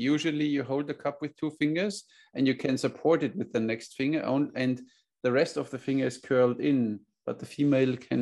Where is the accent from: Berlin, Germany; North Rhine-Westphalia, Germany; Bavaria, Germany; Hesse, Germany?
Bavaria, Germany; English is a second language; I come from Bavaria. You know, we have quite a beer culture